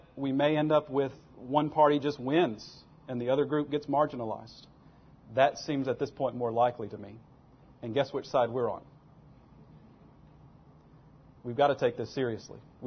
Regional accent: Texas, United States; I'm from Texas, so. Did you know Texas was a country one time?

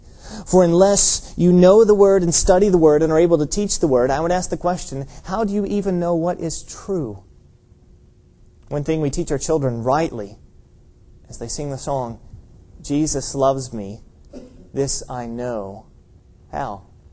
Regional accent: England, United Kingdom; now in United States; I mean, I'm English.

